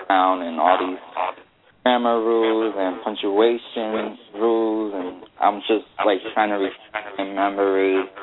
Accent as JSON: {"language": "English", "town": "New Britain", "region": "Connecticut", "country": "United States", "tie": "born there", "said": "I was born in Connecticut, 1:18 a.m."}